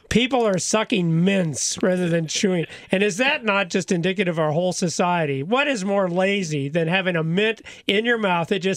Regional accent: United States; There are so many things that I grew up with that were part of being an American.

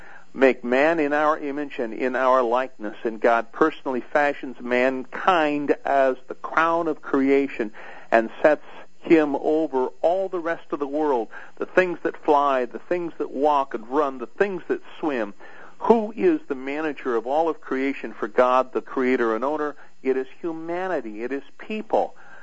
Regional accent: Colorado, United States; you've got a number in Colorado alone, which is my home state

